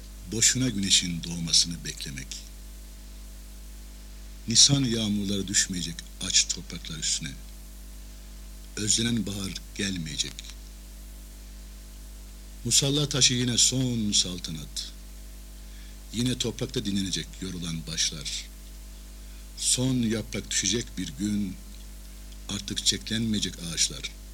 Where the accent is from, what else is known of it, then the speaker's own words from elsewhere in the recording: Malatya, Turkey; born there; 1941'de Malatya'da doğdum. İlk orta ve lise tahsilinden sonra Ankara Yüksek Lisesizlik Okulu'ndan mezun oldum.